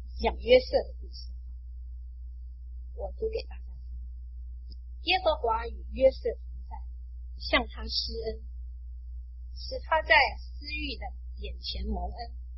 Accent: China; 我现在觉得有些中国的传统，有些中国的成语很有意思。我们中国人形容一个人得胜叫做天时地利人和

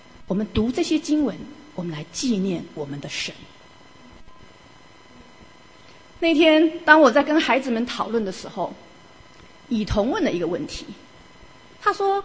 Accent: Taiwan; 你知道我们中国人，我们亚洲人，我们有很多不同的信仰的背景。我们以前在台湾的时候

